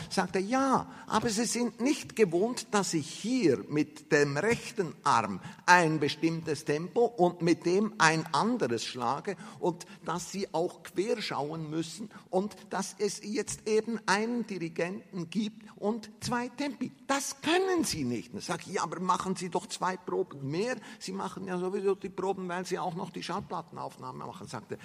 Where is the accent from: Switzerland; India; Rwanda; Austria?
Austria; Salzburg; also ich komme aus Salzburg